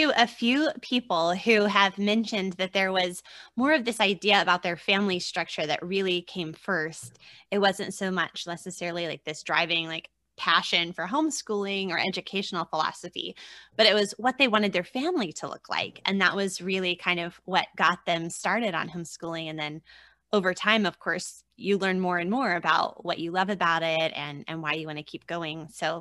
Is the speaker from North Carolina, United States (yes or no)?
yes; North Carolina, United States; living in coastal North Carolina, my home state. We're practically neighbors.